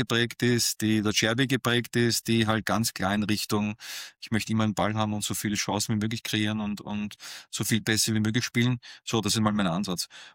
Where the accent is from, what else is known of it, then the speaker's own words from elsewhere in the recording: Austria; als Österreicher